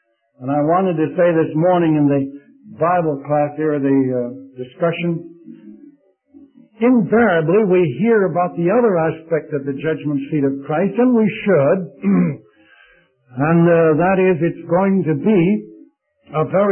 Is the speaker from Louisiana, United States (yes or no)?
no; Chicago, Illinois, United States; my dear father watched me drive a nail one day in Chicago. I was born and reared in Chicago.